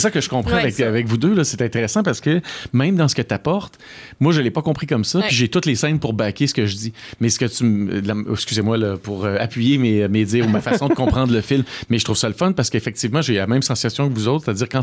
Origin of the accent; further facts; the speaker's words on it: Quebec, Canada; probablement que c'est teinté justement parce que je suis québécois, je comprends leur accent